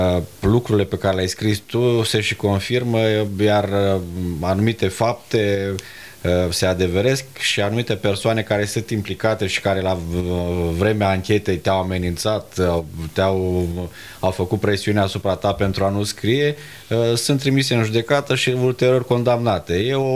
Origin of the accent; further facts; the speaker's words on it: Plopeni, Suceava County, Romania; Primii 8 ani am făcut la satul meu natal, la Plopeni.